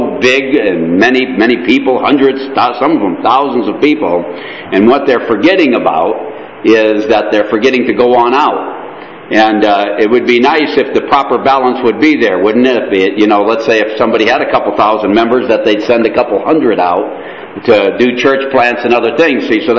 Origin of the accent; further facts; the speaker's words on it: Connecticut, United States; now in Canada; I was raised in Connecticut, down into the States, and then I came up to Canada about 19 years ago, and I think it's been 14 years since we've got our citizenship